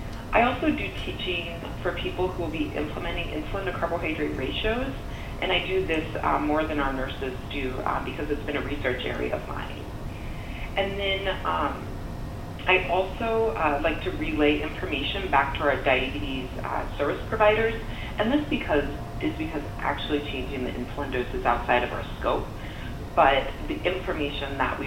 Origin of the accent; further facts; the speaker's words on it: Nebraska, United States; Well, I grew up in Nebraska, being super involved in 4-H.